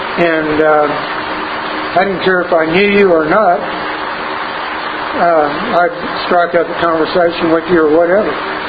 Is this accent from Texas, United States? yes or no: yes; West, Texas, United States; I grew up in West. I guess a lot of you maybe know where West is.